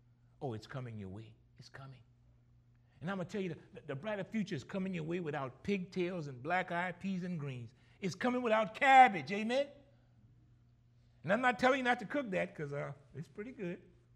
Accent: Gramercy, Louisiana, United States; You know, growing up in Gramercy, it was a wonderful thing to, I see it now, it wasn't then, but it was a wonderful thing to receive hand-me-downs.

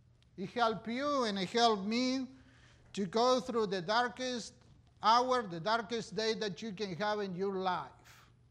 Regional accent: Argentina; I grew up in Argentina, very, very south.

